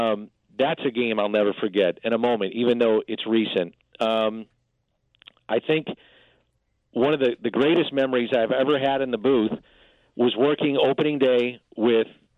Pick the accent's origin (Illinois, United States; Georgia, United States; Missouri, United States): Missouri, United States; St. Louis; And we grew up in South St. Louis, didn't have a lot of money